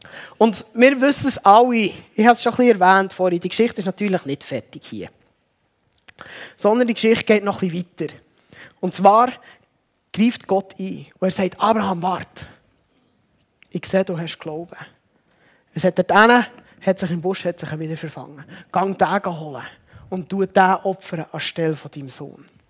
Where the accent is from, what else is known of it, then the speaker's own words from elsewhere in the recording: Switzerland; für uns ist das noch schwierig, als Schweizer